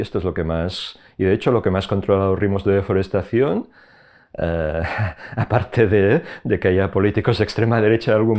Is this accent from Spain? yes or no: yes; Catalonia, Spain; Aquí donde soy de Cataluña.